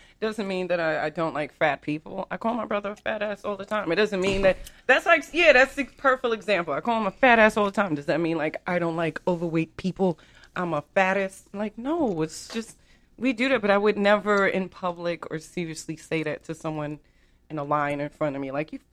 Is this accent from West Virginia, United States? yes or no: no; New York City, New York, United States; And then I think of, you know, growing up in New York City, the 5%.